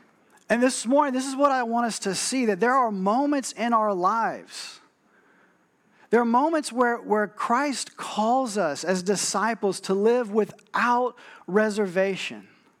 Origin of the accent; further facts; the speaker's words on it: New Iberia, Louisiana, United States; Growing up in New Iberia, I was often out just in the country with a lot of time and nothing to do.